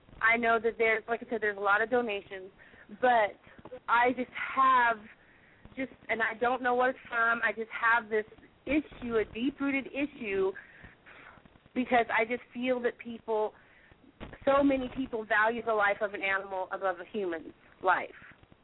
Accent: Texas, United States; I'm from Texas.

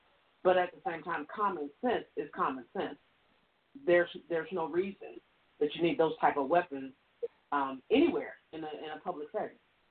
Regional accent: Michigan, United States; and I'm from an area where I'm from Michigan, which is, you know, the area I'm from is not far from Chicago.

